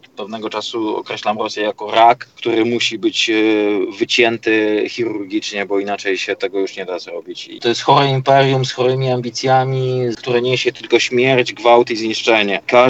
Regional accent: Lublin Voivodeship, Poland; Ja pochodzę z Lubelszczyzny.

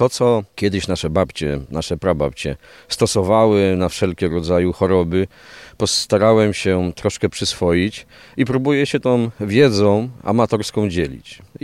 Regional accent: Kołobrzeg, West Pomeranian Voivodeship, Poland; Ja jestem z Kołobrzegu, więc z bardzo daleka

